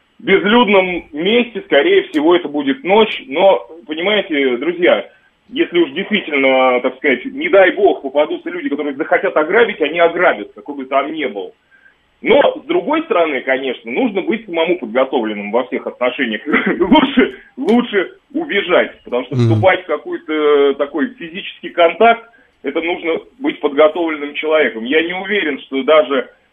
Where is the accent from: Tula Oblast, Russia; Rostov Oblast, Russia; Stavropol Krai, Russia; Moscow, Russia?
Moscow, Russia; я родился и вырос на Ждановской, та, которая Выхина сейчас называется.